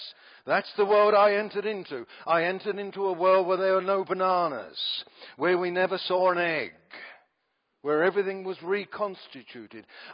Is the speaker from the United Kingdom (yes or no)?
yes; London, United Kingdom; born there; I was born in the East End of London during the Second World War.